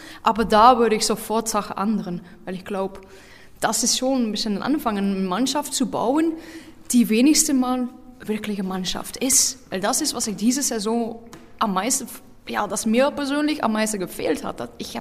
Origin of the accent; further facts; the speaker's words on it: Temse, Flanders, Belgium; ich komme aus Temse, das ist Partnerstadt von Eupen und das hat alles mit Karneval zu tun.